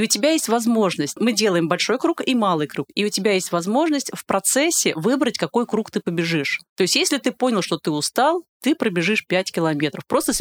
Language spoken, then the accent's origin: Russian; Nizhny Novgorod, Nizhny Novgorod Oblast, Russia; Я сама из Нижнего Новгорода.